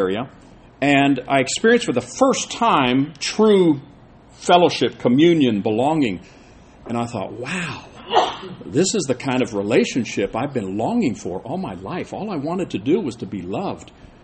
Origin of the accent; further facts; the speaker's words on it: Seoul, South Korea; I grew up in Korea. I was born in 1959 in Seoul, which is now kind of in the news, interestingly enough.